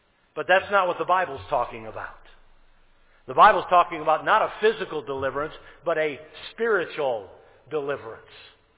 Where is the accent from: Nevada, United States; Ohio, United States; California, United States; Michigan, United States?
Michigan, United States; Pontiac; born there; I was born in St. Joseph's Hospital in Pontiac, Michigan, on October 20th of 1956.